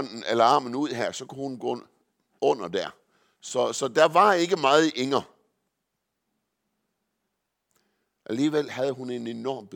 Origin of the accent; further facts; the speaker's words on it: Vorgod, Central Denmark Region, Denmark; En gang, hvor jeg var i Vorgod på min hjemegn og havde en møderække